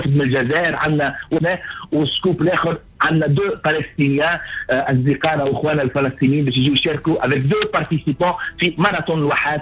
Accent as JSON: {"language": "Arabic", "town": "Djerba", "region": "Medenine", "country": "Tunisia", "tie": "born there", "said": "والوصول الى جزيره الاحلام جربه اللي كما تعرفوا مسقط راسي"}